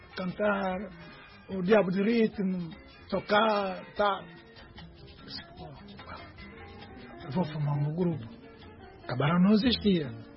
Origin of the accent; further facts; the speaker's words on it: São Tomé & Príncipe; para mim, que eu sou santomense, sou feijão com arroz